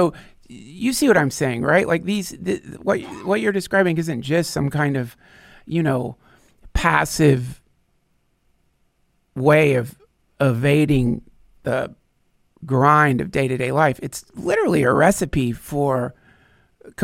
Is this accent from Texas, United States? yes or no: no; North Carolina, United States; I grew up in North Carolina, you were made fun of mercilessly.